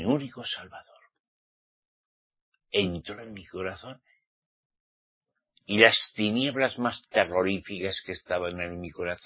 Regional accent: Spain; En aquellos tiempos no había mesiánicos en mi país, España.

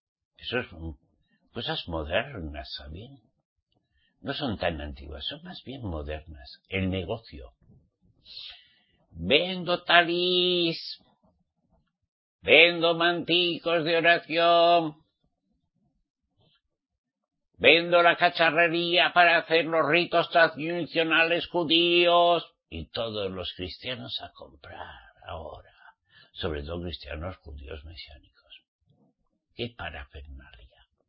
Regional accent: Navarre, Spain; En mi tierra venden un vino cose que es buenísimo. Es que yo soy navarro, ¿saben?

